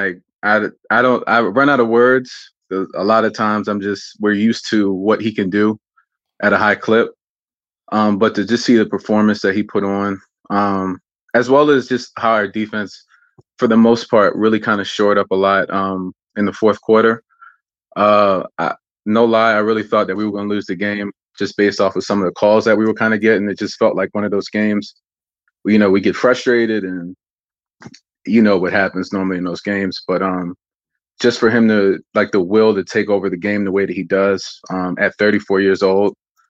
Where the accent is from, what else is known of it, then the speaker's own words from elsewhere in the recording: Baltimore, Maryland, United States; I'm from Baltimore, so I've been a Warriors fan since Baron Davis is the reason I became a Warriors fan.